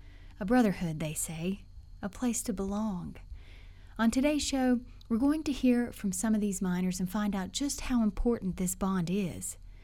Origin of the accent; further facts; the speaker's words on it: Mullens, West Virginia, United States; I know because my hometown of Mullen suffered an epic flood in 2001.